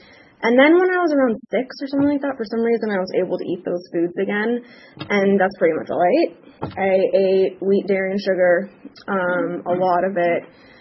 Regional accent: Los Angeles, California, United States; And I grew up in Los Angeles.

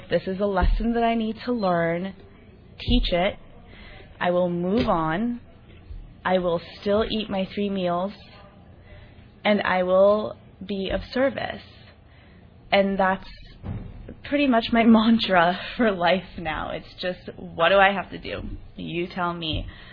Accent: Beverly Hills, California, United States; I grew up in Beverly Hills. We were the quote-unquote Brady Bunch.

